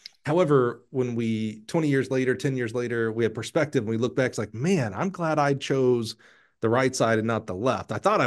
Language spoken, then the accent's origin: English; Alabama, United States; You know, I'm from Alabama, so those things are kind of the same to me.